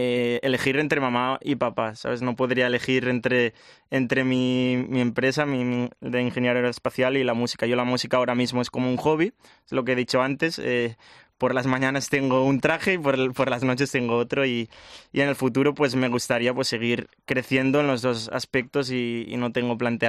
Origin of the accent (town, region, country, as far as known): Cabanes, Valencian Community, Spain